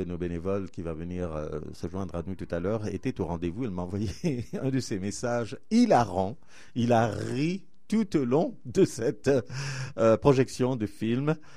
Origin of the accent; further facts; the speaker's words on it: Canada; Oui, ça se passe chez nous au Canada.